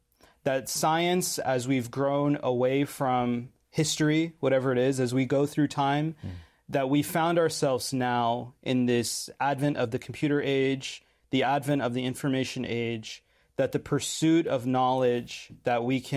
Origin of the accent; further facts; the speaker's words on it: Florida, United States; born there; I was born in Florida in a small town, but there was a pretty strong Indian community there.